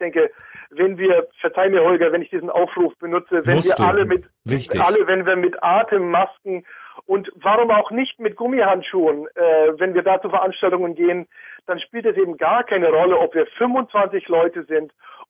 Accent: Berlin, Germany; Hamburg ist für mich als Berliner immer eine extreme Entspannung

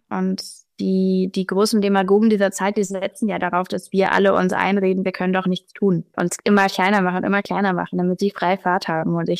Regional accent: Hamburg, Germany; now in Berlin, Germany; Genau, ich komme aus Hamburg, aber ich wohne in Berlin und studiere in Göttingen.

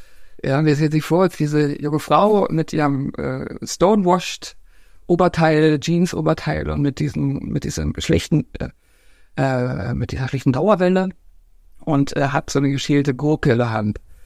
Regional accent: East Germany, Germany; So sah ich als Ostdeutscher mit meinem Ostanorak in dem westdeutschen Kaufhaus aus 1990.

